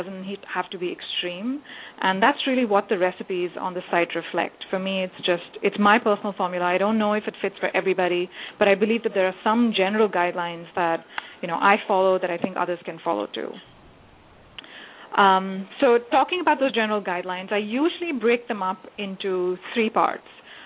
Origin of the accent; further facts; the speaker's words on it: India; I'm originally from India, so my family, my husband's family, everyone is back home there.